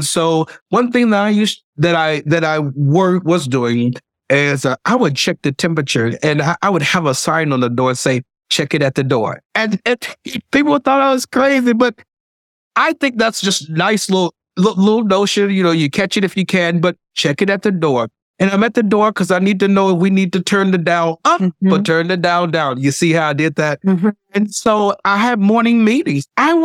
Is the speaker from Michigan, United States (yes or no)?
no; Vicksburg, Mississippi, United States; also born or lived in New York; I hail from the historic city of Vicksburg, Mississippi. So I'm from the South, originally from New York. So it's kind of interesting that sometimes you'll listen to me, you're like, he's not speaking Southern. He's like in between.